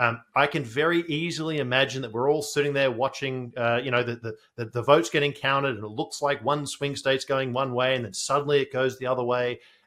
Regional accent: Australia; I'm an Australian.

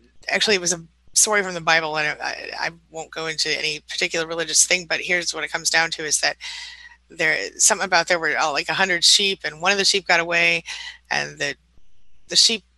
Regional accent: United States; It's not something that I, as an American, am proud of, or I don't think it's okay.

